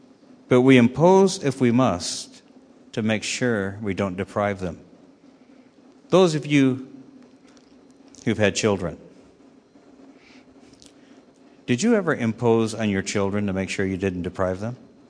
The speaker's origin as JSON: {"language": "English", "region": "Illinois", "country": "United States", "said": "And I'm from Illinois, and they knew all about Obama and what state he was a senator from."}